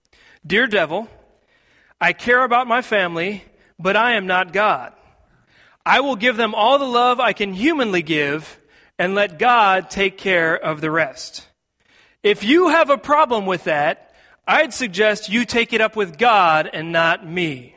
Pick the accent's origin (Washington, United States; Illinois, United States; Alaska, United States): Washington, United States; Seattle; I grew up in Seattle, and all my family is still out in the Seattle area.